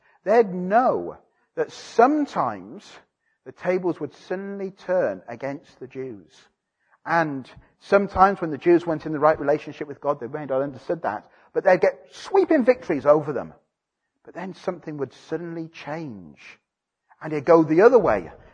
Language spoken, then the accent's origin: English; Wales, United Kingdom; born there; as you know, I was born in Wales.